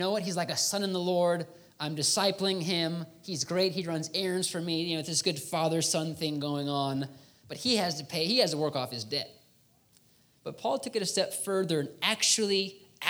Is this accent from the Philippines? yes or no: yes; Philippines; I'm reminded of when we were growing up in the Philippines.